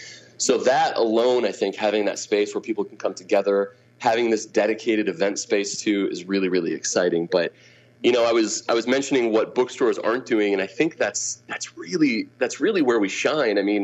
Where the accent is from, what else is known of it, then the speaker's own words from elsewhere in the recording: Grand Rapids, Michigan, United States; I mean, again, I'm from Grand Rapids, born and raised.